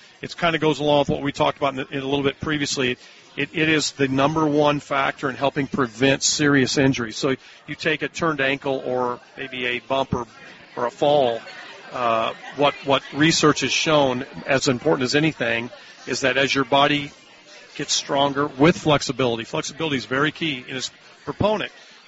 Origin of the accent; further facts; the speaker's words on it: Illinois, United States; I grew up in Central Illinois, and, you know, grew up on a farm. There's no cable.